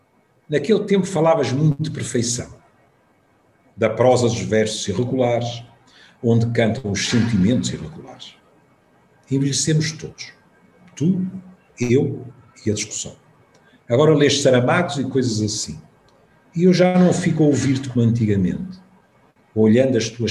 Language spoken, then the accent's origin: Portuguese; Porto, Portugal; E eu vivo no Porto, nasci no Porto, estou aqui há 71 anos.